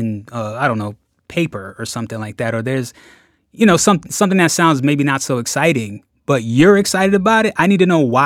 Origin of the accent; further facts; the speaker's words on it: New Jersey, United States; now in Boston, United States; Philly's home, you know. I grew up in South Jersey, so Philly is always like right there for me, you know.